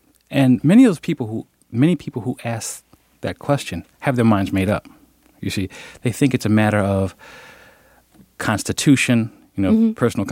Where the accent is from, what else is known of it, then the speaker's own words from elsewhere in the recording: Chester, Pennsylvania, United States; moved away as an adult; also born or lived in Chicago; I spent the first 22 years of my life in Chester, Pennsylvania, where everyone knew me and everyone knew everyone by sight almost in the city